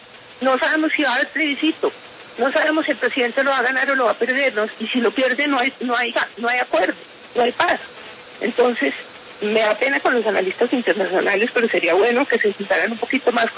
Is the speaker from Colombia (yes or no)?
yes; Colombia; Y los que sabemos que no se han firmado somos los colombianos.